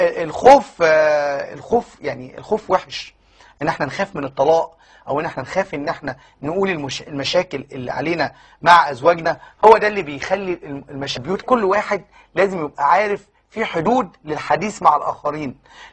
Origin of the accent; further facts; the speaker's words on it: Upper Egypt, Egypt; زي ما بيقولوا كده عندنا في الصعيد